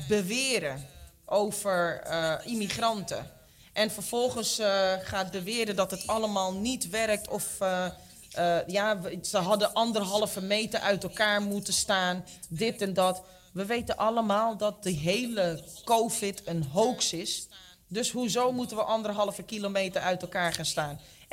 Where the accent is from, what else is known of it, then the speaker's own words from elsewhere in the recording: Netherlands; born there; Ik ben als Nederlander geboren.